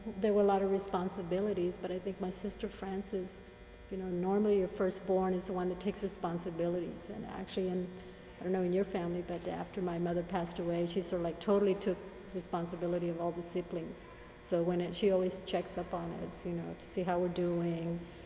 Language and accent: English; Kingsville, Texas, United States; born there; I was born in Kingsville, Texas on April the 7th, 1951. And there's some controversy regarding my birth because I actually was born at home